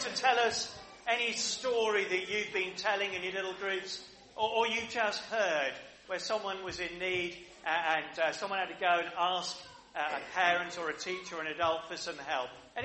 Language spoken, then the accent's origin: English; United Kingdom; So, I'm glad I'm British and not French.